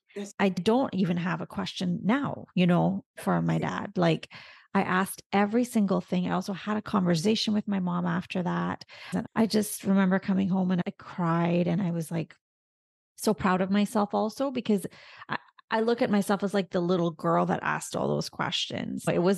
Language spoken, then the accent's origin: English; Barbados; and I'm from Barbados, so I get it, like the whole Caribbean thing.